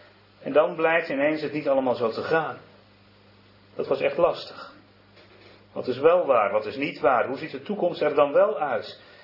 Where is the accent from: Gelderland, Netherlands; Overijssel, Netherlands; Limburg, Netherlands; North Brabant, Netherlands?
Overijssel, Netherlands; Hasselt; En ze is opgegroeid in hetzelfde stadje als waar ik ben opgegroeid, in Hasselt.